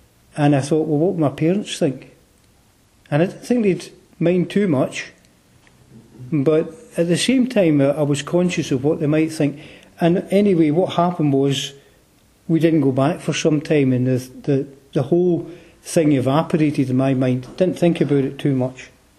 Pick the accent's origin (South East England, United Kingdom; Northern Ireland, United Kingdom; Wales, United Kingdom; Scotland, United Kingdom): Scotland, United Kingdom; Glasgow; I grew up in Glasgow, and we lived in a little tenement building.